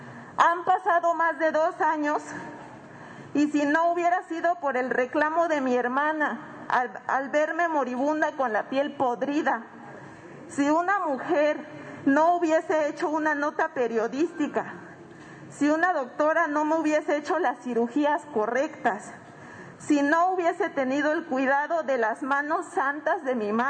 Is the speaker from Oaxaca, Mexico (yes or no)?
yes; Oaxaca, Mexico; Yo soy orgullosamente oaxaqueña